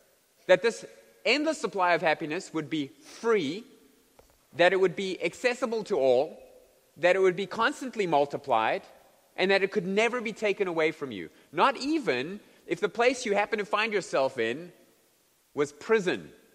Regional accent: South Africa; Most people I grew up with in South Africa will never go there.

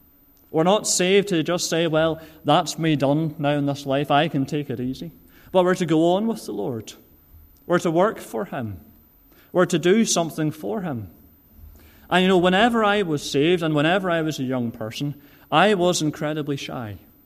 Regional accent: Rutherglen, Scotland, United Kingdom; I don't sound like I'm from Lisburn, which is my home congregation. But I grew up on the mainland in Scotland, where my father … is the minister of our church in Rutherglen in Glasgow.

